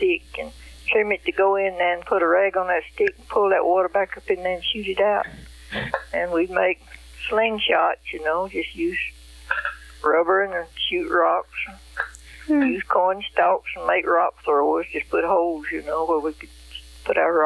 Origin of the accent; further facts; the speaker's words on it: United States; born there; also born or lived in Texas / Georgia / Alabama; And I was born in Elmore County.